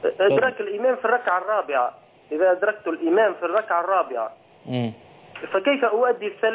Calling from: Tunisia

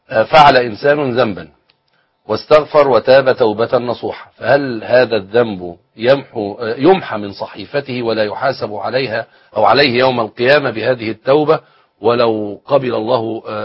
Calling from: Morocco; من المغرب

